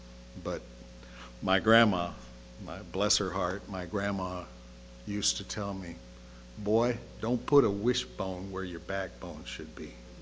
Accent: Oxnard, California, United States; And I grew up in Oxnard, tried to get out of California several times.

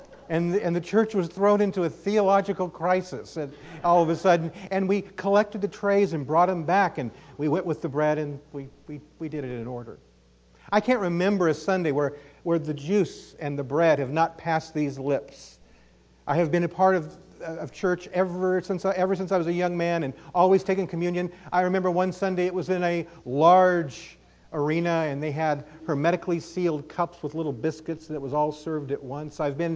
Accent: Bakersfield, California, United States; I was born and raised in Bakersfield. You all know where Bakersfield is, up in the Central Valley. Went to the East Bakersfield Church of Christ.

